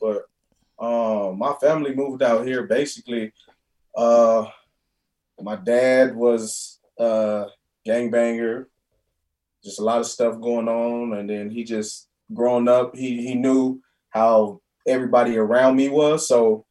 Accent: Compton, California, United States; also born or lived in Bellflower; I was born in Bellflower, but I stayed in Compton. It was tough, man.

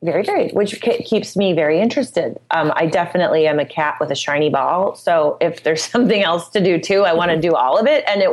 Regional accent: Midwest, United States; you know, I'm from the Midwest, so I'm just kind of no bullshit about everything.

